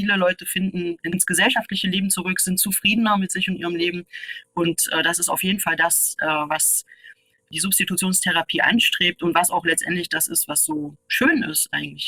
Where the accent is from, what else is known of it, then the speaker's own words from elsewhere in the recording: Leipzig, Saxony, Germany; Ich komme ja aus Leipzig